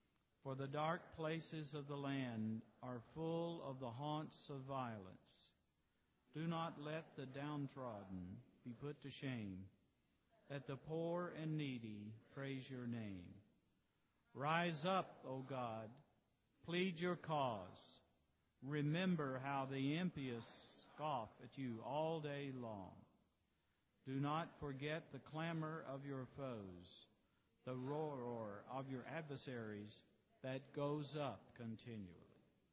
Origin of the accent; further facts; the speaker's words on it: Birmingham, Alabama, United States; catch a flight that'll take me to Salt Lake City, to Atlanta, Georgia, and to Birmingham, Alabama, my hometown. I'm looking forward to getting home.